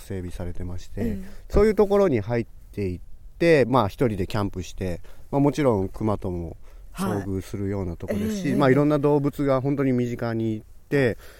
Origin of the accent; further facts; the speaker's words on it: Obihiro, Hokkaido, Japan; 日本に帰ってきてから地元の帯広で、被写体を探した時に